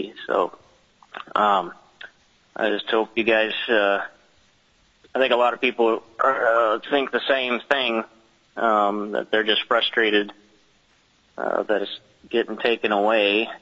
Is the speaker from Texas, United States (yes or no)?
no; Wasilla, Alaska, United States; from Wasilla, Alaska, and I wanted to thank you all for your service.